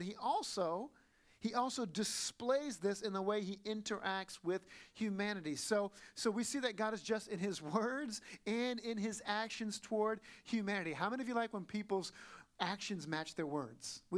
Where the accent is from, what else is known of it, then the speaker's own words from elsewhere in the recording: Southern United States, United States; I grew up in the South where it was very traditional. I grew up Pentecostal, fundamentalist Pentecostal, okay?